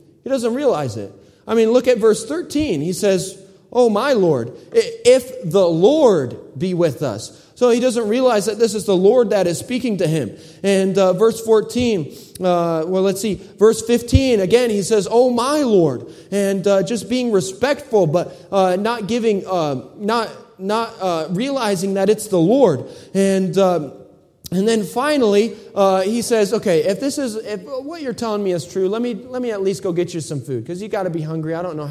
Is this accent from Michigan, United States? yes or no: yes; Michigan, United States; I grew up in Michigan, so I grew up next to a cornfield, and then there was fields everywhere, okay?